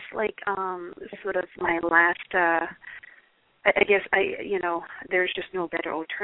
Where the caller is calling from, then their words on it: California, United States; California.